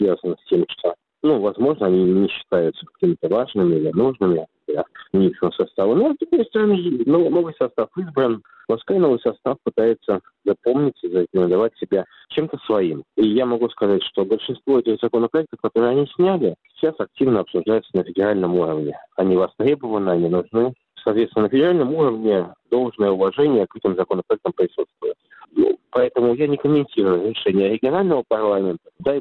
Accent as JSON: {"language": "Russian", "region": "Saint Petersburg", "country": "Russia", "tie": "born or raised there", "said": "я вырос в Петербурге, я родился на Гончарной улице."}